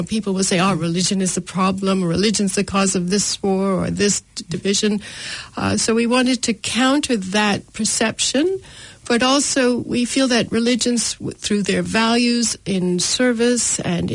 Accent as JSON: {"language": "English", "town": "Montreal", "region": "Quebec", "country": "Canada", "lives_now": "New Zealand", "said": "my funny accent, which is a bit of a hybrid. I'm from Canada. I'm from Montreal, Canada, but I've lived now in New Zealand for close to 30 years. My husband is from here. My children were all born here."}